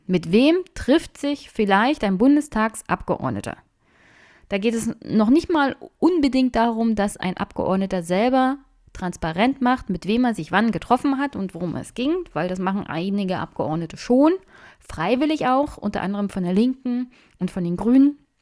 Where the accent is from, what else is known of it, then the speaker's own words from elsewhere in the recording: Brandenburg, Germany; Ich komme aus Brandenburg, wir haben hier ein Informationsfreiheitsgesetz